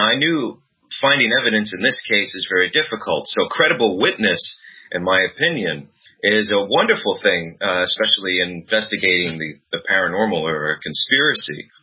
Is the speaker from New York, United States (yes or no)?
yes; Long Island, New York, United States; and he knew I was from Long Island